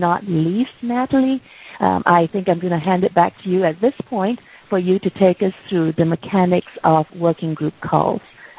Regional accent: Singapore; now in United States; although I'm originally from Singapore, I am now primarily located in the United States.

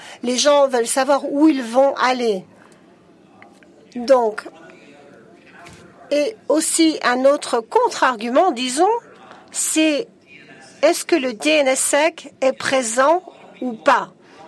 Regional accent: Morocco; Je suis du Maroc.

